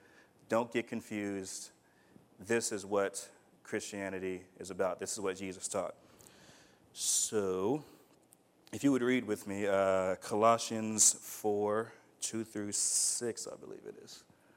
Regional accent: United States; I was raised in the West. I was raised in America.

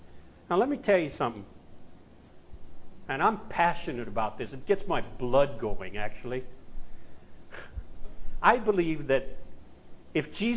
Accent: the South, United States; I'm from the South. We don't play with dead things, so.

